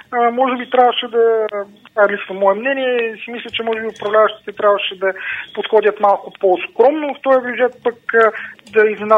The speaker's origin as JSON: {"language": "Bulgarian", "town": "Vidin", "region": "Vidin Province", "country": "Bulgaria", "said": "Ето, например, аз съм от Видин"}